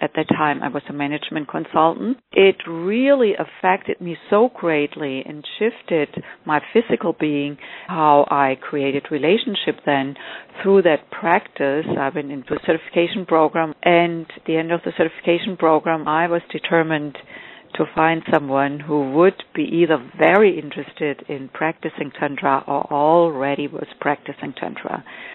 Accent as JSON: {"language": "English", "country": "Germany", "tie": "born or raised there", "said": "As you mentioned, I grew up in Germany."}